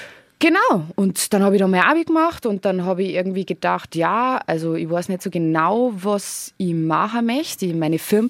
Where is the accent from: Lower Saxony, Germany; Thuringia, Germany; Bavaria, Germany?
Bavaria, Germany; Schliersee; Also ich bin am Schliersee aufgewachsen.